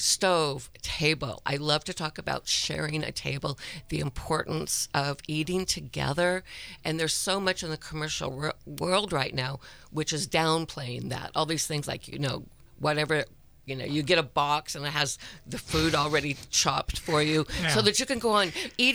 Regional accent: Vallejo, California, United States; I grew up in Vallejo.

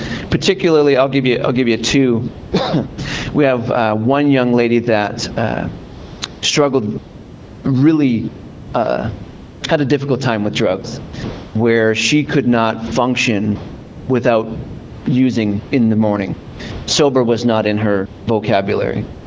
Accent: Canada; I'm Canadian, if you can't hear any accent. And in Canada, I had several of my own businesses as well.

